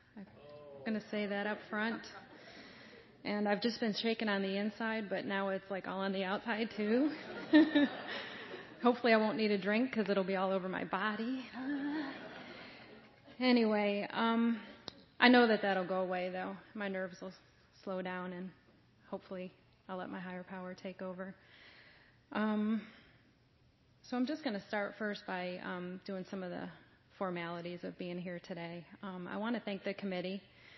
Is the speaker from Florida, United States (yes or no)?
no; Syracuse, New York, United States; So I mentioned already I'm from Syracuse, New York, and I am the middle of five children. I was born into a Irish Catholic family and a big family.